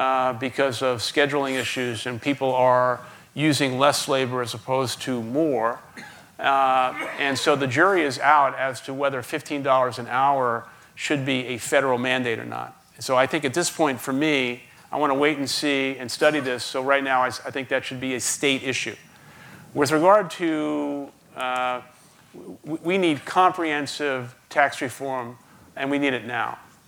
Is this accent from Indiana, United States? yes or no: no; Brooklyn, New York, United States; we did not have a public library where I grew up in the Canarsie section of Brooklyn. We had a bookmobile.